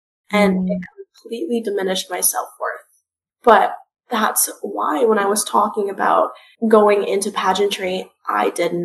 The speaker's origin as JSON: {"language": "English", "country": "Canada", "tie": "born or raised there", "said": "Being half Filipina and born in Canada, I felt as though when I was growing up and I was trying to find a group"}